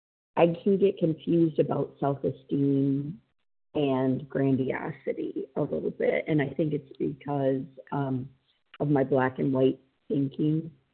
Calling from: Boston, Massachusetts, United States; I'm calling from East Boston today.

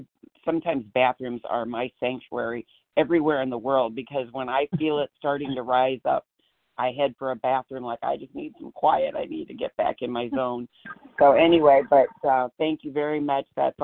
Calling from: Iowa, United States; Oh, I'm sorry … from Iowa.

